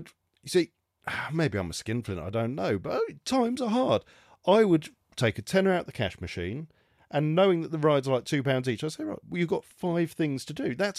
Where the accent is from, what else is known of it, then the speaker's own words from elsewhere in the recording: St Albans, East of England, United Kingdom; And I grew up in St Albans. I love St Albans.